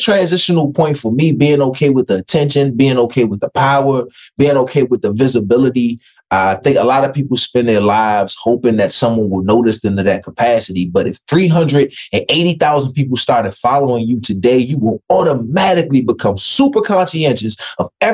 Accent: Washington, District of Columbia, United States; I grew up in Washington, D.C. I grew up in a very poor, crime-riddled, violence-riddled neighborhood, drug-infested, the whole nine.

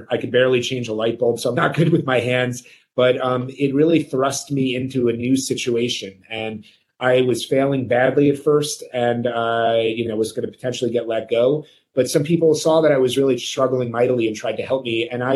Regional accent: United States; I grew up in America where, you know, the customer is always right.

